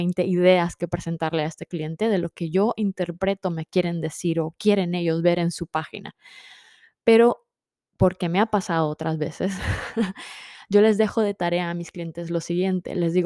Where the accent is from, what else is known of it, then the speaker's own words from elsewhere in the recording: Nicaragua; Somos nicaragüenses. Tenemos una dieta muy distinta.